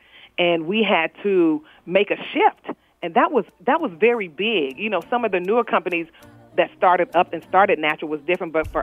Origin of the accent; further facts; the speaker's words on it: Chicago, Illinois, United States; now in Atlanta, United States; So although I moved to Atlanta eventually, I'm from Chicago, and got a job